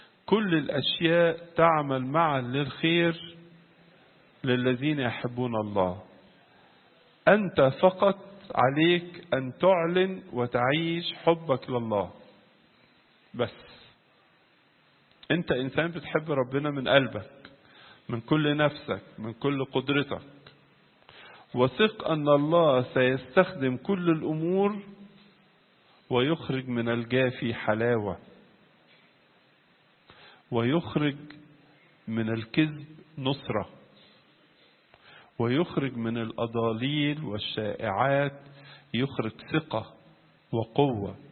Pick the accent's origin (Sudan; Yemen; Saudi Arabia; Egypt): Egypt; بلادنا مصر